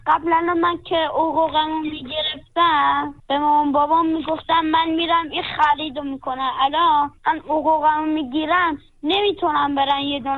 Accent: Afghanistan; born there; کلن تو افغانستان به دنیا اومدم، از 7 سالگی رفتم سری کار

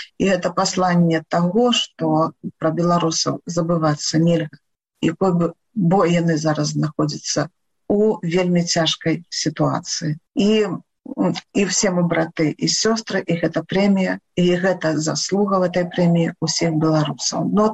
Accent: Loyew, Gomel Region, Belarus; born there; Я нарадзілася ў Лоеве. Та самае лепшае месца не толькі ў Беларусі, а на зямлі.

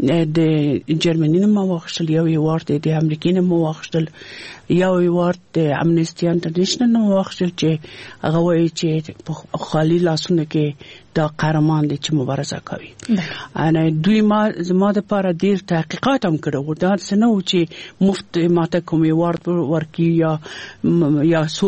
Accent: Afghanistan

